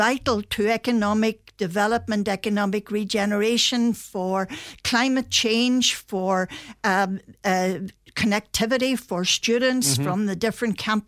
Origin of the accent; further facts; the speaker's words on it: Buncrana, Ulster, Ireland; I'm from Donegal, I'm from Buncrana. I come to Letterkenny every week